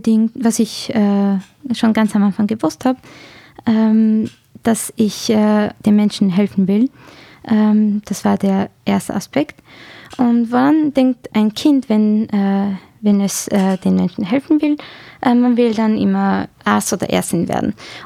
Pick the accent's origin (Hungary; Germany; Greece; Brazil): Hungary; Jedoch komme ich aus Ungarn, also sollte ich die ungarische Sprache auch nicht vernachlässigen. Und so lerne ich eigentlich auch Ungarisch, so nebenbei.